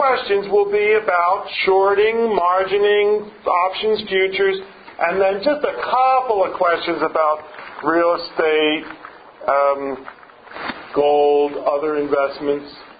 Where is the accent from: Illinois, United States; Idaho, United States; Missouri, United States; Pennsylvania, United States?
Pennsylvania, United States; Philadelphia; I grew up in Philadelphia, South Philly, Rocky.